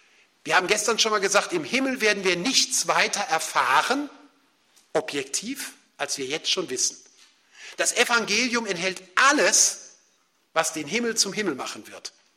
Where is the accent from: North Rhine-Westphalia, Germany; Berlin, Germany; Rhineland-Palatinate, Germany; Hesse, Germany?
North Rhine-Westphalia, Germany; Cologne; born there; geboren bin ich ja in Köln